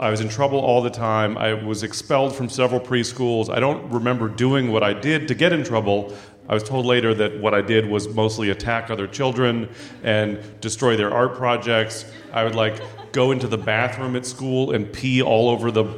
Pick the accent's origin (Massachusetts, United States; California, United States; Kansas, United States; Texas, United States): California, United States; San Francisco; So, I grew up in San Francisco. I was born in 1975, which means that I was a child in the thick of the gay rights movement.